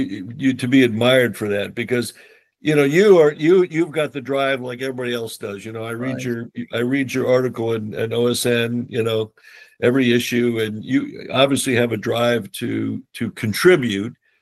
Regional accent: Chicago, Illinois, United States; I grew up in Illinois. I went to med school in Chicago. I was originally from the South Side.

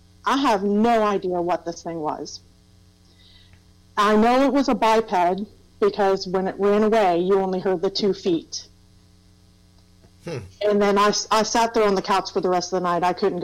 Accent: Thomas, West Virginia, United States; we'd always end up back in Thomas, West Virginia, which is where I consider my hometown. So, yeah, I lived there for a long time. In Thomas, West Virginia, and if you've never been there, it's a little mountain town. It was a coal mining town.

